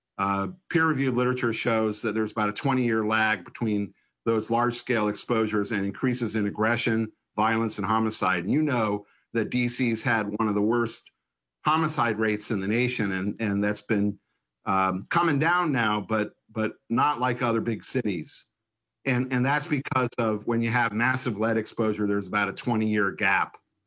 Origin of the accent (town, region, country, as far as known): Washington, District of Columbia, United States; born or raised there